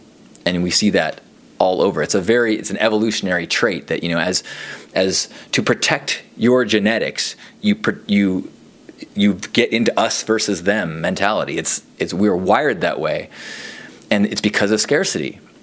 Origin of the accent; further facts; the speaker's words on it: California, United States; As a Californian, we don't do that very much, but apparently you can get places without cars.